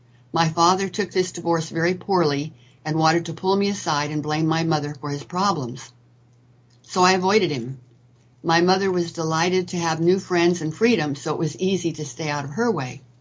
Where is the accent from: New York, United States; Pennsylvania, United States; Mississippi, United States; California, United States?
California, United States; El Cerrito; now in Sulphur Springs, United States; I was born in August of 1938 in Berkeley, California